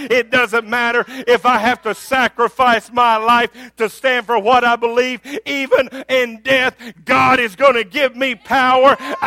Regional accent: United States; No, because yes, I'm American. Yes, I love the American flag, and bring me some apple pie, and I'll show you how much I like it.

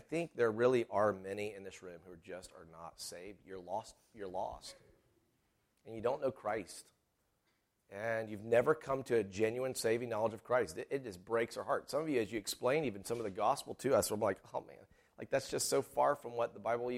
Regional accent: Simpsonville, South Carolina, United States; I'm actually from Simpsonville originally. I said, so I grew up in Simpsonville. My parents eventually moved to Greenville. That's all suburbs.

